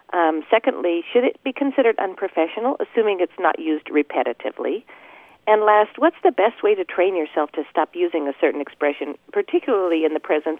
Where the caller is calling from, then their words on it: Plano, Texas, United States; I'm calling from Plano, Texas.